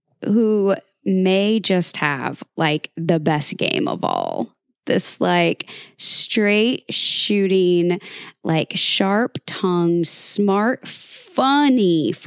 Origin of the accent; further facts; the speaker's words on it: Sedalia, Missouri, United States; In my hometown of Sedalia, Missouri, when my cousin Mandy and I were fourth graders at Whittier Elementary, we met a new boy.